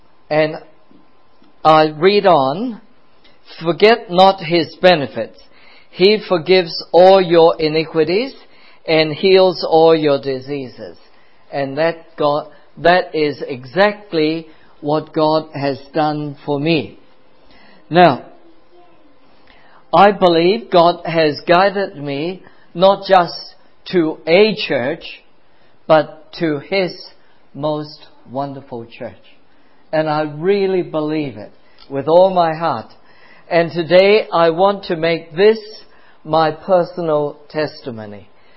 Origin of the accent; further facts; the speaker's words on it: Guangzhou, Guangdong, China; I was born in Guangzhou, huh? Canton. That's what it's called, okay? For most of us who are older, it's Canton, because I'm Cantonese.